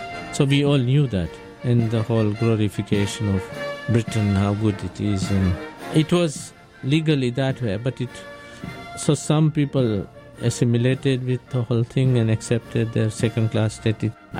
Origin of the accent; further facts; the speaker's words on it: Tanzania; when I grew up in Tanzania, I was born in 1948, so I started schooling in 1954.